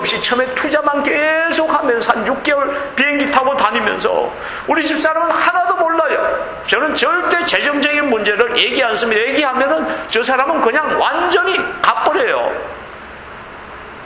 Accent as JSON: {"language": "Korean", "country": "South Korea", "said": "이 와중에 이름을 내기가 이 한국인으로서는 거의 불가능합니다."}